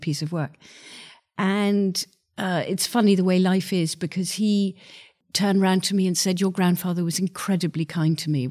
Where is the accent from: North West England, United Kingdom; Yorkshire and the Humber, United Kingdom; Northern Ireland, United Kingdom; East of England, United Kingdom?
East of England, United Kingdom; I grew up in Essex. I grew up the daughter of a great house, which is called Audley End